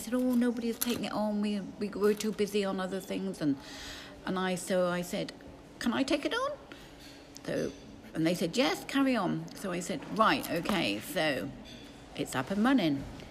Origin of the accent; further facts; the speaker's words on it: Pool, South West England, United Kingdom; I was born in Poole, which is in between Camborne and Redruth. And there I was born at Pumpfield Row, which is right in the middle of Poole.